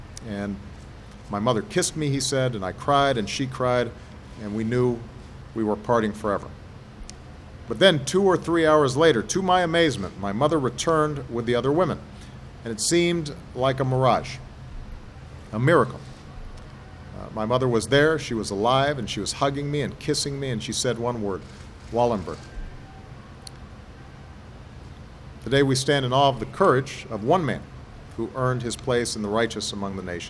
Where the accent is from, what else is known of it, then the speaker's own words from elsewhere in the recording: Chicago, Illinois, United States; my understanding is he spent some time in my hometown of Chicago as well.